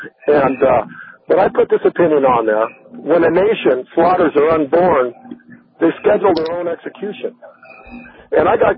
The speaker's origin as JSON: {"language": "English", "region": "Alaska", "country": "United States", "said": "I'm down here from Alaska, and I listen to your station all the time that I can when I'm visiting here"}